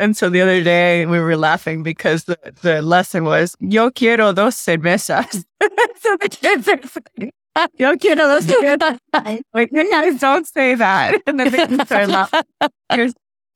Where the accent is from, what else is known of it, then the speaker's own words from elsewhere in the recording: Miami, Florida, United States; first language Spanish; English is a second language; I grew up in Miami, Florida, in the 70s and 80s at a time when it was very, very much all Cubans in Miami.